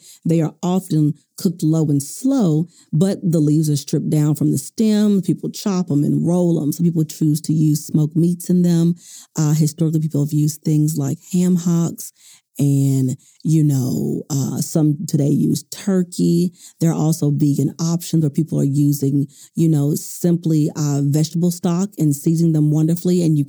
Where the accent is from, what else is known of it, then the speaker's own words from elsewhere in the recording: the South, United States; as you can tell, I am from the South.